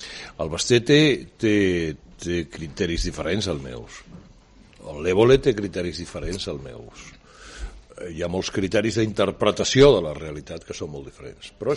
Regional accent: Barcelona, Catalonia, Spain; accent: xava; jo el meu català d'ara és passable, però el que tenia llavors era horrorós, era molt xava.

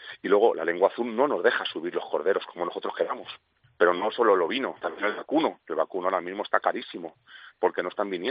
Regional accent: Segovia, Castile and León, Spain; Como te he dicho, soy de Segovia.

